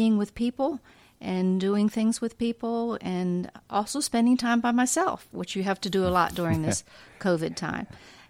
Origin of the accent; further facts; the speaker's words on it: Pennsylvania, United States; also born or lived in New York; I was raised in Pennsylvania, New York. My parents were Salvation Army officers, so we moved around a lot. And then I left for college to Kentucky